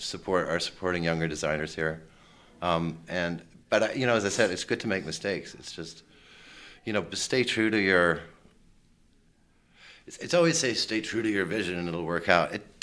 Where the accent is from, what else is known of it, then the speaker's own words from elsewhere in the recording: Canada; I didn't have a green card. Because I'm Canadian, by the way.